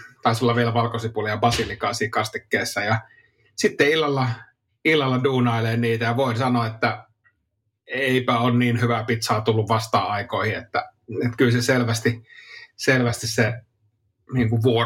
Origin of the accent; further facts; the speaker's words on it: Kainuu, Finland; Joo, meillä päin Kainuussa kutsuttiin ruskeaksi piirakaksi jotain ihan muuta.